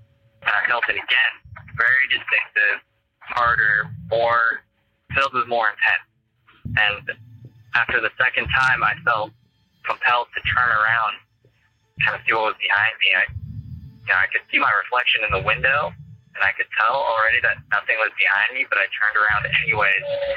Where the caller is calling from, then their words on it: Philadelphia, Pennsylvania, United States; I'm calling from Philadelphia.